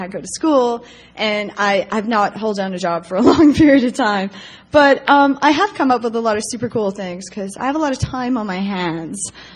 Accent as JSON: {"language": "English", "country": "Canada", "said": "I'm Canadian. I have to apologize for being Canadian."}